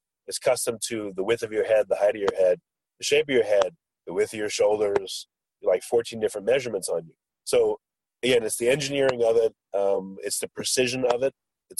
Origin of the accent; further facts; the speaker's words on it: New York, United States; So, like, you know, I'm from New York. I went to visit my parents.